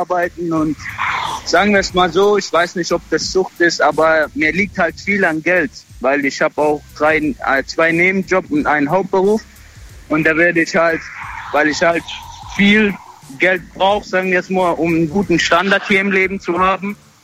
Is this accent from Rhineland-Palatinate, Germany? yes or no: no; Mannheim, Baden-Württemberg, Germany; Groß geworden hier in Mannheim, alles in Mannheim.